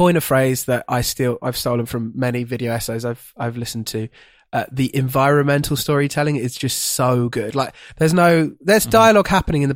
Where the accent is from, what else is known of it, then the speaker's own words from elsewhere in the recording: Gravesend, South East England, United Kingdom; that's Barry Keoghan in my hometown.